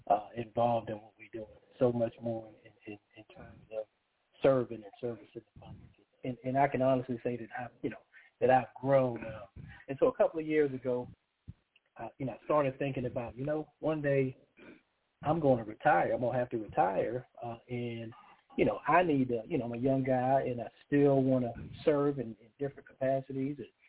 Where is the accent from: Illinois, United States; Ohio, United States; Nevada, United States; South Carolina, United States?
South Carolina, United States; Charleston; also born or lived in Harlem, New York; I don't think I still have the northern accent, but I was born in Harlem, New York. And lived there until I was about 10. Then I moved to Charleston, South Carolina with my family.